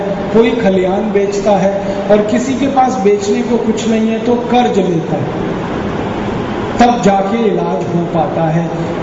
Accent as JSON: {"language": "Hindi", "town": "Aligarh", "region": "Uttar Pradesh", "country": "India", "tie": "born or raised there", "said": "मेरा जन्म उत्तर भारत के एक गांव में हुआ, उस गांव का जिला है अलीगढ़। अलीगढ़ जो है दिल्ली से लगभग 130 किलोमीटर की दूरी पर है, माने राजधानी के नजदीक है। तो मेरा गांव राजधानी से 130 किलोमीटर है और मेरे गांव में बिजली नहीं है अभी।"}